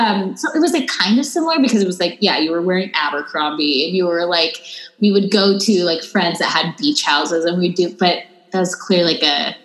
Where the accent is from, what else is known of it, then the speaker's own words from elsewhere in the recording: Irvine, California, United States; Orange County. So I grew up in Irvine